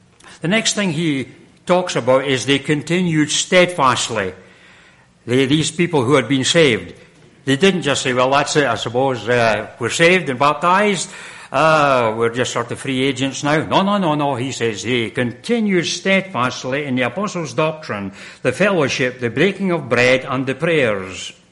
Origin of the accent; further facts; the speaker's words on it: Scotland, United Kingdom; And I was brought up in Scotland